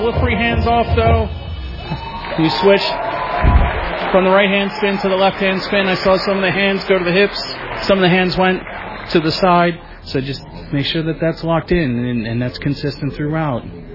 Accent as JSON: {"language": "English", "town": "Edgewood", "region": "Maryland", "country": "United States", "said": "I am from Edgewood, Maryland."}